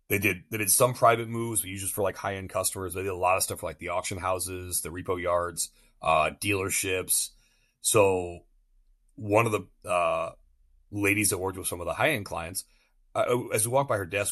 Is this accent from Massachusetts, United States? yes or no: no; Virginia, United States; also born or lived in Iowa; So I grew up in Northern Virginia, moved to Eastern Iowa, and went to college there.